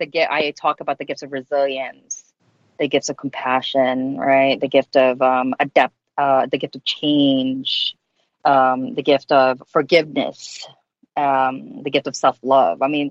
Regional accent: Philippines; growing up in the Philippines and growing up in that culture where, you know, I did say this in the book

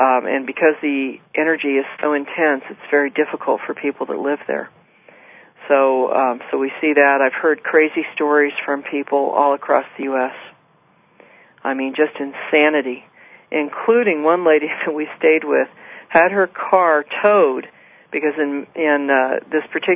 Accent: West Coast, United States; born there; You know, maybe it's because I was born on the West Coast.

